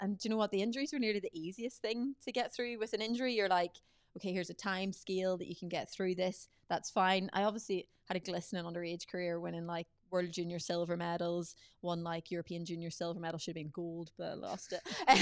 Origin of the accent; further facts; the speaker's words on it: Northern Ireland, United Kingdom; like represent my hometown, representing the North, because I'm from the North of Ireland too